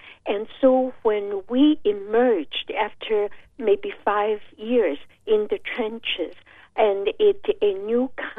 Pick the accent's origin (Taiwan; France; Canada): Taiwan; English is a second language; moved away as an adult; now in United States; so we all retreat to Taiwan. And so I grew up in Taiwan, in elementary school, middle school, and elementary school, high school, and the university. So after that, I came to the States to study at the University of Pennsylvania.